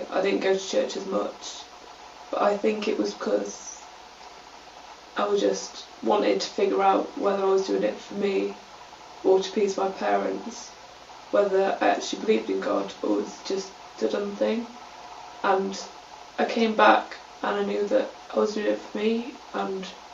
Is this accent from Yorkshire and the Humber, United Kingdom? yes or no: yes; Leeds, Yorkshire and the Humber, United Kingdom; and I'm from Leeds.